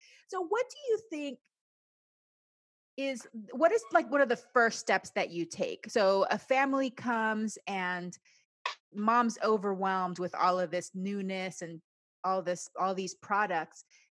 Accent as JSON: {"language": "English", "country": "Panama", "tie": "born or raised there", "also_born_or_lived": "United States", "said": "I grew up both in Panama and the United States."}